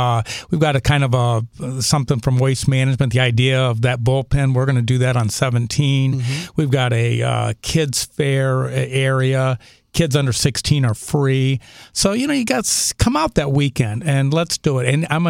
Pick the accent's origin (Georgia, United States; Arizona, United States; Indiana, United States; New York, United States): Indiana, United States; moved away; But, you know, I'm from Indiana, so love Missouri.